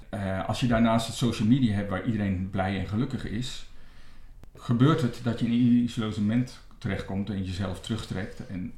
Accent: Gorinchem, South Holland, Netherlands; Ik kom niet uit Amsterdam. Ik kom uit Gorinchem. Een prima plaats om te wonen.

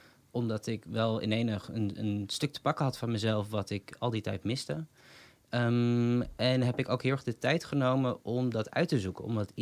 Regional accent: Amsterdam, North Holland, Netherlands; now in Rotterdam, Netherlands; Ik kom oorspronkelijk wel uit Amsterdam, geboren en getogen. En nu sinds een jaar inwoner van Rotterdam, met veel plezier.

